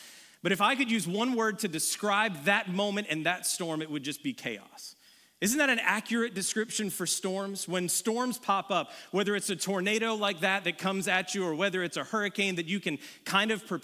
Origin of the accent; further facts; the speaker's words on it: Florida, United States; We're both from Florida. We've never seen a storm like this. In Floridians, we go through storms, right?